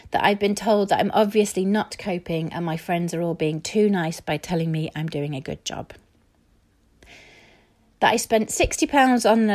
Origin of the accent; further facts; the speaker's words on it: North West England, United Kingdom; now in Brighton, United Kingdom; I'm from near Preston in Lancashire, but I now live in Brighton.